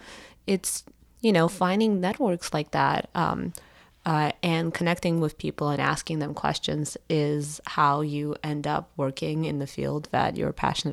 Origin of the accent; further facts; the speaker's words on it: Russia; English is a second language; now in United States; Growing up in Russia, I never knew that there was, you know, two camps.